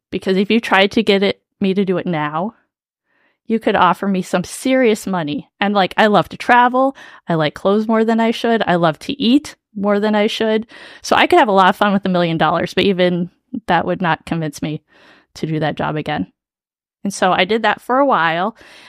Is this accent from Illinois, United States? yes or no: no; Columbus, Ohio, United States; now in Greendale, United States; I currently live in Greendale. I'm originally from Columbus, Ohio. Go Bucks.